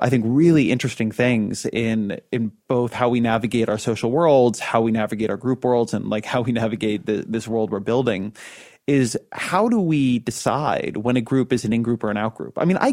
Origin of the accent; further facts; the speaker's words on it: California, United States; but like I'm a Californian and I like Apple computers, right?